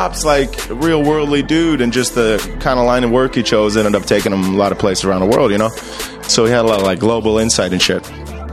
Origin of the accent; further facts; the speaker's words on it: Ottawa, Ontario, Canada; But I do remember growing up in Ottawa, Ontario, our capital, right?